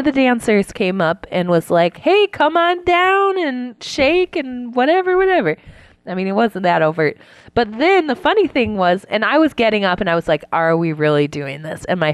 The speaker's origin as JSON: {"language": "English", "region": "Ohio", "country": "United States", "tie": "born or raised there", "said": "Growing up in Ohio, dance is like ballet."}